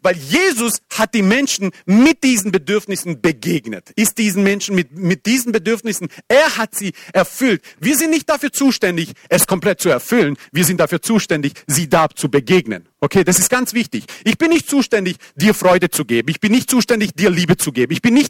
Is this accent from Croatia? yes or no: yes; Croatia; Nein, ich bin Kroate.